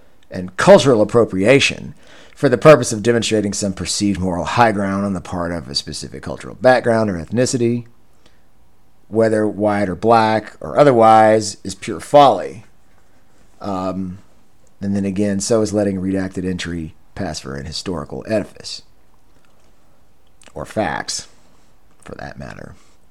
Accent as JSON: {"language": "English", "region": "Texas", "country": "United States", "tie": "born or raised there", "said": "a civil rights and liberties advocate born and raised in Texas, I have experienced, which is in the Deep South"}